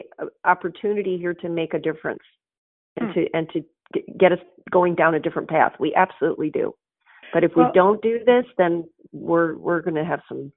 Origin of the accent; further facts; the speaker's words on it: Poland; now in United States; I came here from Poland. We came with $20 in my pocket. My parents are Holocaust survivors.